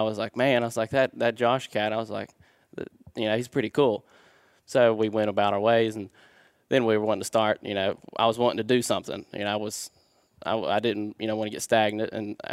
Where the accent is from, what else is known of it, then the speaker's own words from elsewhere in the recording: West Virginia, United States; I'm also from West Virginia.